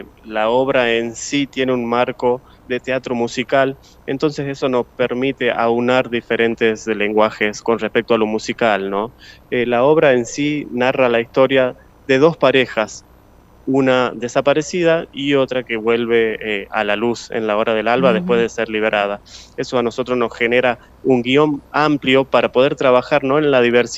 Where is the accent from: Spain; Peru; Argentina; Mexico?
Argentina; nuestra forma de vivir como argentinos